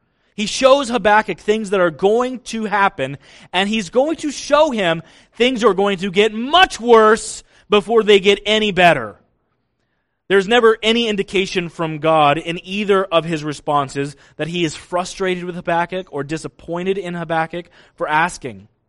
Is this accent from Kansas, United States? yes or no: yes; Kansas, United States; So I grew up in Kansas. It was easy to do this. I found a bridge out in the middle of nowhere where there were never any cars